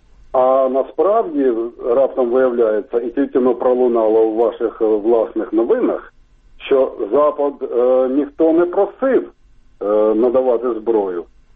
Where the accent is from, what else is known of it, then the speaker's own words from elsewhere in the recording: Kharkiv, Kharkiv Oblast, Ukraine; я з Харкова.